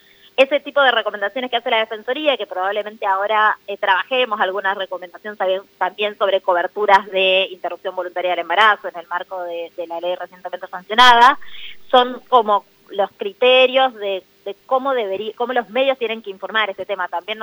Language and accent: Spanish; Tucumán, Argentina; yo soy de Tucumán también como Soledad